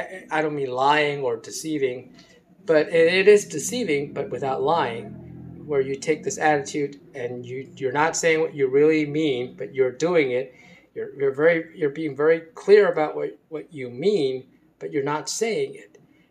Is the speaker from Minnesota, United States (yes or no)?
no; Baltimore, Maryland, United States; Like, for example, the state of Maryland. I grew up in Baltimore, Maryland.